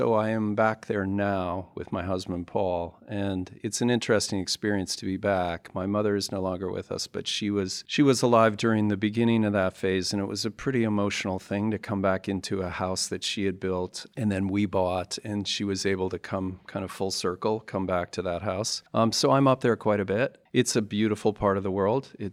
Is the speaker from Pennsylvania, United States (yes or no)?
no; Minneapolis, Minnesota, United States; also born or lived in Duluth; I was born in northern Minnesota in a town called Duluth, up on the north shore of Lake Superior, and moved to Minneapolis, where half my family was, and went to school there